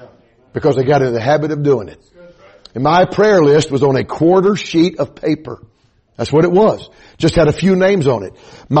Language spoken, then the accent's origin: English; Atlanta, Georgia, United States; My hometown is Atlanta. It's going up in flames. My uncle still lives down there